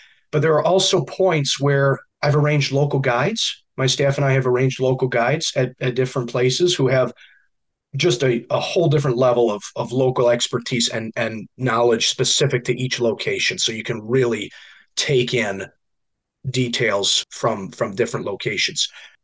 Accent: New York, United States; if you've ever been in my home state of New York or any other state

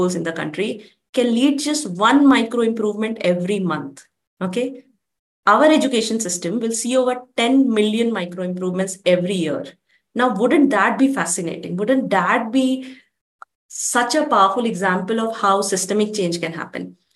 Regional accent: Bihar, India; I was growing up in Bihar in the 90s when, you know, the socio-political environment was not so conducive

